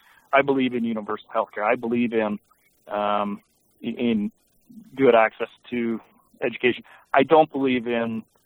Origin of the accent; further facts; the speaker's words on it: Stratford, Ontario, Canada; is from my hometown.